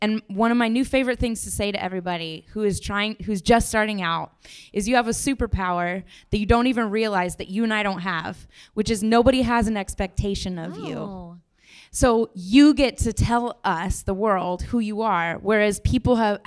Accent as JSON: {"language": "English", "region": "Colorado", "country": "United States", "lives_now": "New York, United States"}